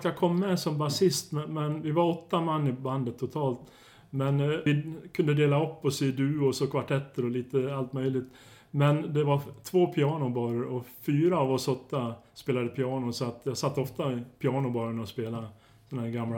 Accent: Malung, Dalarna County, Sweden; eftersom vi kom från Malung allihop och det är känt för skinn

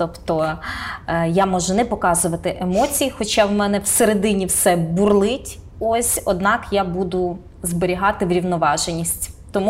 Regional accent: Rivne, Rivne Oblast, Ukraine; я сама із Рівної, це просто починається така фобія провінціала

